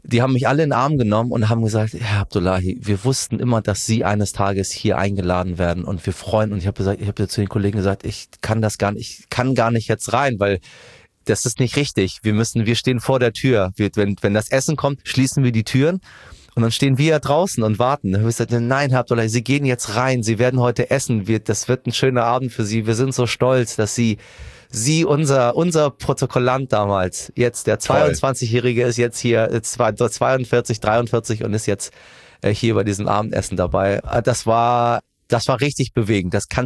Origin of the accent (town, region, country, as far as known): Tehran, Tehran Province, Iran; now in Hamburg, Germany